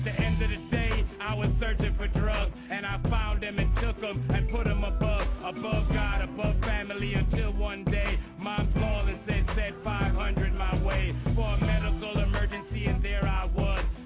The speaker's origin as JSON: {"language": "English", "town": "Brooklyn", "region": "New York", "country": "United States", "tie": "born or raised there", "said": "Growing up in Brooklyn, I had fun in spite of this condition I was dealt, feeling sorry for myself."}